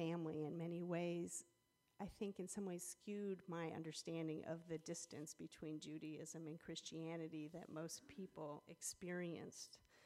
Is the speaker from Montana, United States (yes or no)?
yes; Montana, United States; also born or lived in Idaho; Many of you know that I grew up in Montana. I was not actually born there. As I said on the retreat, I was born in Idaho because we lived very close to the border.